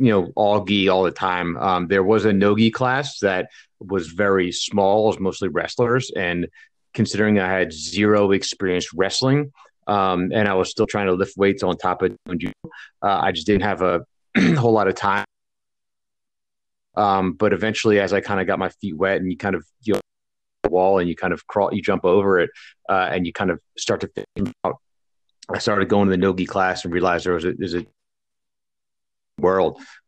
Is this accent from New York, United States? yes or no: no; Philadelphia, Pennsylvania, United States; now in Phoenix, United States; We'd both grown up she was from Jersey. We're from Philly, and it was just time to, you know, make a change